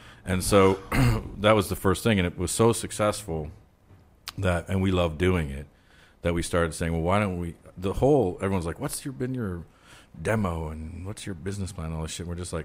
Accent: Ottawa, Ontario, Canada; north of where I grew up in Ottawa, there's like a million lakes.

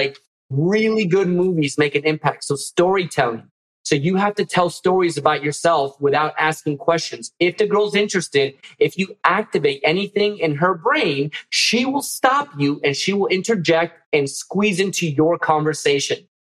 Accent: Miami, Florida, United States; So now I put in this conversation, I'm from Miami, I'm Cuban.

